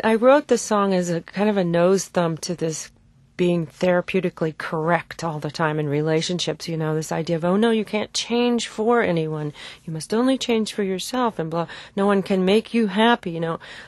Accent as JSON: {"language": "English", "region": "California", "country": "United States", "tie": "born or raised there"}